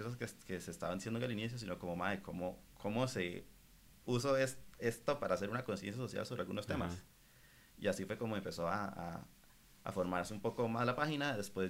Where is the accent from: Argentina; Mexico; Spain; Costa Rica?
Costa Rica; yo soy una persona, yo soy un tico igual que usted